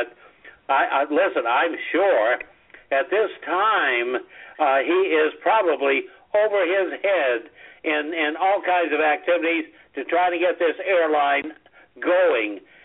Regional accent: Maine, United States; I'm from Maine. I can handle anything like that, that's for sure.

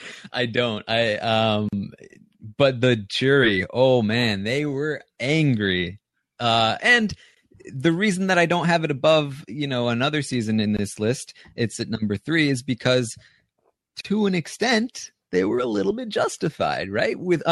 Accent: Maine, United States; I was from Maine.

